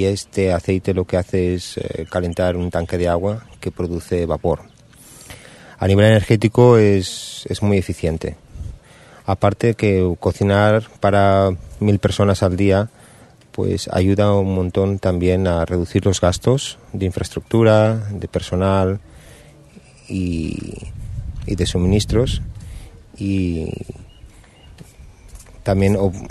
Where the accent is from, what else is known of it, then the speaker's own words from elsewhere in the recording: Barcelona, Catalonia, Spain; also born or lived in Valencia; now in Auroville, India; soy nací en Valencia, pero crecí en Barcelona y vine con mi mujer Matilde en 1997.